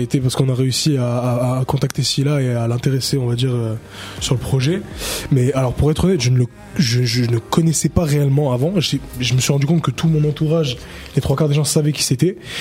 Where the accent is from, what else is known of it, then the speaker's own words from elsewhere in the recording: Southern France, France; Je viens du Sud, hein